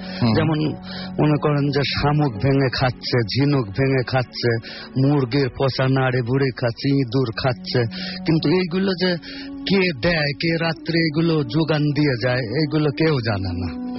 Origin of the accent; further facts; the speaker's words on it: Saurail, Dhaka Division, Bangladesh; আমার বাড়ি হচ্ছে রাজবাড়ির জেলা পানসা থানা সাউরাইল গ্রাম, খুব অজপাড়া গা, এখনো সেখানে কারেন্ট বিদ্যুৎ পৌঁছায় নাই এমন জায়গা।